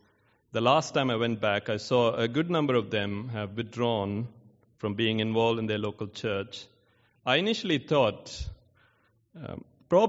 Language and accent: English; South India, India; moved away; So, I'm from India, and I left India in 2010. I've been back to my hometown in South India only twice.